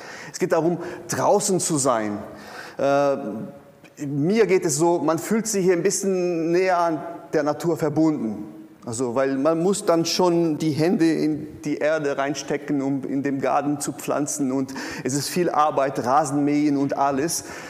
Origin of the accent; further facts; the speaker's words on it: Brazil; Und ich komme aus Brasilien, ich weiß, wovon ich rede.